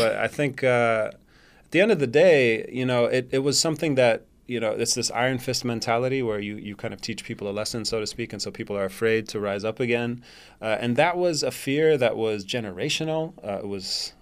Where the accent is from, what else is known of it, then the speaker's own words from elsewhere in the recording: Syria; When I was growing up, I'd tell somebody I was from Syria, and they'd be like, Syria? What is that?